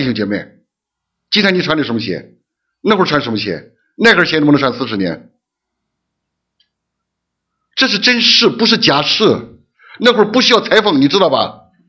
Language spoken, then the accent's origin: Chinese; China; 很多时候我们中国人喜欢忧虑